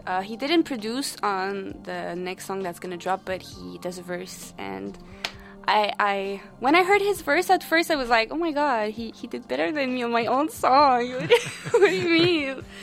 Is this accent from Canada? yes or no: yes; Quebec, Canada; accent: Quebecois; I'm not actively trying to keep my Quebecois accent in my music.